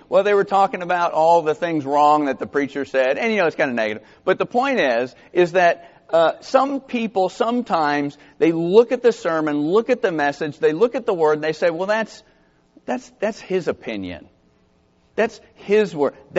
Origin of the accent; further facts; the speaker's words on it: Georgia, United States; I grew up in South Georgia, and the way to say that is, if I were you, this is what I would do.